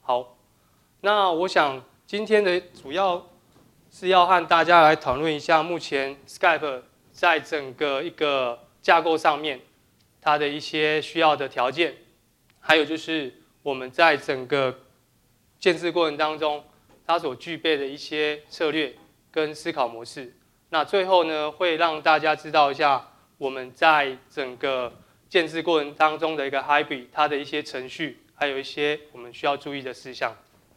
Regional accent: Taipei, Taiwan; 那本身我是台北人，那土生土长台北人，那我已经结婚了

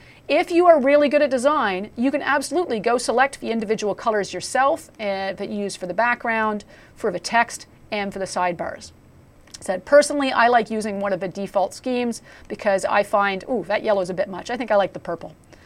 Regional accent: Canada; I've got a nice little maple leaf to highlight I'm a Canadian.

